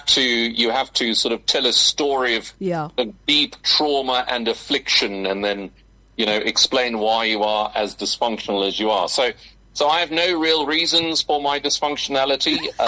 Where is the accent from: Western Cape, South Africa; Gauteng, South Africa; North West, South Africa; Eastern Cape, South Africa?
Eastern Cape, South Africa; born there; I was born in the Eastern Cape. I'm an Eastern Cape baby, I know. And, you know, it's in a small town just outside of Port Elizabeth.